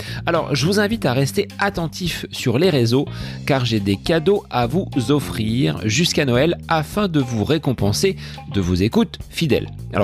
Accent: Bonneval, Centre-Val de Loire, France; dans mon village natal de Bonneval en Eure-et-Loire.

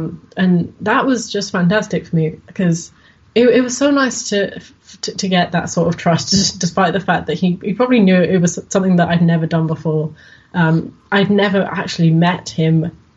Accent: United Kingdom; because we're British and that's what happens.

